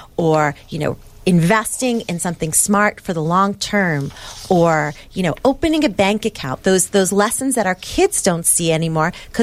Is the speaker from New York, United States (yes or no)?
yes; Queens, New York, United States; I grew up in Queens, very middle-class family.